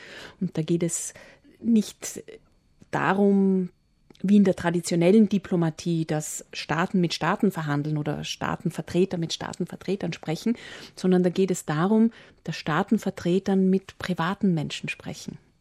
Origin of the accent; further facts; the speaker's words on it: Vienna, Austria; im Grunde meines Herzens bin ich Wienerin. Ich bin Österreicherin.